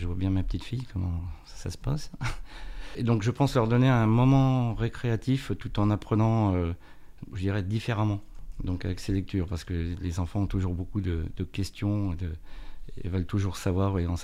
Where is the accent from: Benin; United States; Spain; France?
France; Bourgogne-Franche-Comté; moved away as an adult; now in Troyes, France; je suis retraité. Je viens d'un petit village de Côte d'Or où j'ai atterri sur Troyes en 81 pour fonder une famille et surtout travailler.